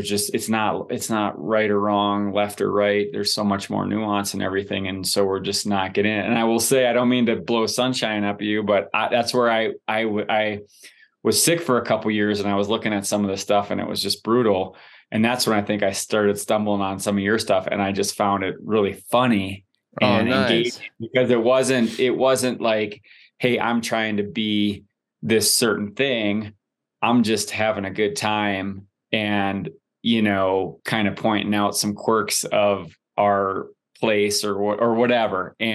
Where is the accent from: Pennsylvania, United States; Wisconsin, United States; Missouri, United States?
Wisconsin, United States; dude, I grew up in Wisconsin and I was skiing in jeans at Little Switzerland